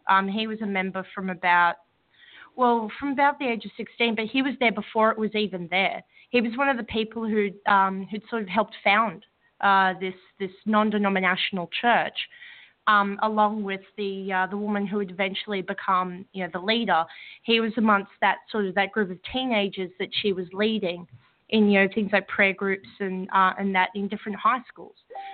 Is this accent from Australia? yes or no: yes; Sydney, New South Wales, Australia; born there; So I was born in October 91 in Sydney.